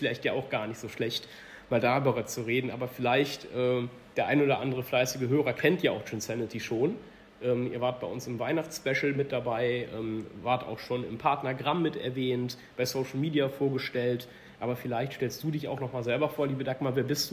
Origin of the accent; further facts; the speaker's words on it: Cologne, North Rhine-Westphalia, Germany; Ich bin heute mal wieder in Köln unterwegs, in meiner Heimat